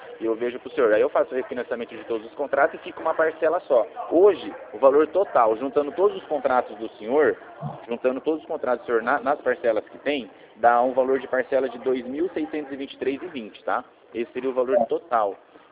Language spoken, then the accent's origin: Portuguese; Rio Claro, São Paulo, Brazil; Fico sim, inclusive é da minha região aqui, porque eu sou de Rio Claro.